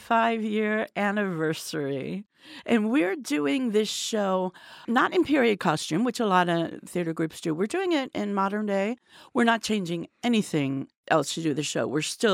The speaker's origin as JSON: {"language": "English", "town": "Cincinnati", "region": "Ohio", "country": "United States", "tie": "born or raised there", "moved": "as an adult", "said": "I grew up in Cincinnati. I left in 1982 to move to California for a job. And I went to Anderson High School on the east side."}